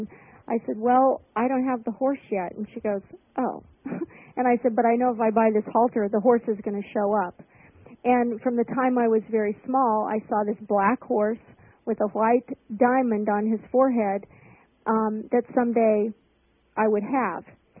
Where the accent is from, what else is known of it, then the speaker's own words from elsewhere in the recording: California, United States; I grew up in Southern California, and I didn't have any opportunities to be around horses